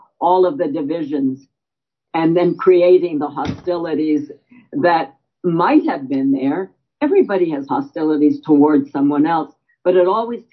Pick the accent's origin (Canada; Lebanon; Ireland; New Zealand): Canada; now in United States; And as a Canadian, I never understood the American fascination with itself